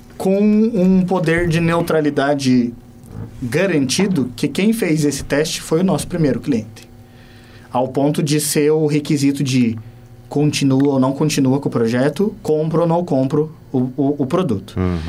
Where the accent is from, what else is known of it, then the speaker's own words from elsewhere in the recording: Pinhais, Paraná, Brazil; da pessoa simples lá do bairro, de onde eu cresci, lá em Pinhais